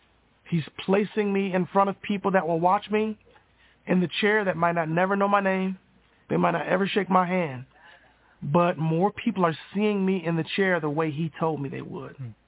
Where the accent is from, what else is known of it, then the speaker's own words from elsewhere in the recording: Michigan, United States; now in Arizona, United States; I'm from Michigan. Now I live in Arizona because there is a gym that specializes in getting people back to their feet after strokes